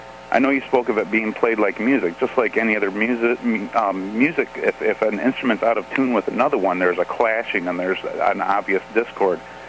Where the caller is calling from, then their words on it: Grand Rapids, Michigan, United States; from Grand Rapids, Michigan.